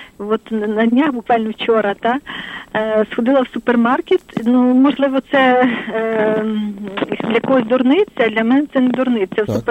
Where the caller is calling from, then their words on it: Lviv, Lviv Oblast, Ukraine; Слава навіки.